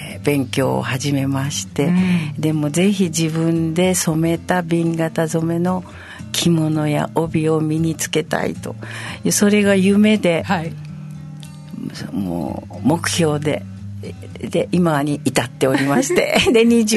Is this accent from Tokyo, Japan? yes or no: yes; Tokyo, Japan; now in Okinawa, Japan; 私はあの東京出身なんですけれども、うん、主人の仕事の関係で沖縄にご縁がありまして、まあもう31年になるんですけど